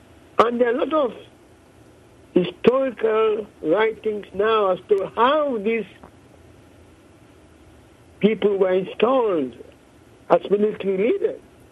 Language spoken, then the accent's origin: English; Sierra Leone; I come from Sierra Leone.